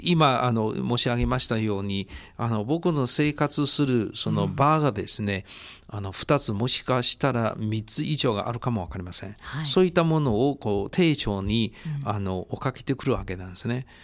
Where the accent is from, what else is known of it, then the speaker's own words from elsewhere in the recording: Beijing, China; now in Nishinomiya, Japan; 私が北京生まれ育ちだったのに、しかし長らく西の宮に住んでいた自分がもう一人はいる、